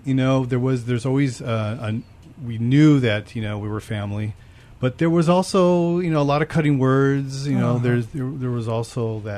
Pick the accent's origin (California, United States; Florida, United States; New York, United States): California, United States; Well, I grew up right on the edge of East L.A., in a small town called Mo